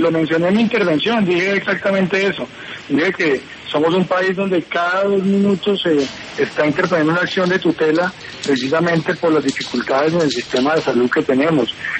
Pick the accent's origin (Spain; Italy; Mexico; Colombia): Colombia; Ibagué, Tolima; born there; yo soy nacido en Ibagué, pero con vínculos con el Carmen de Apicalá toda la vida, porque mi mamá es del Carmen, mis abuelos son del Carmen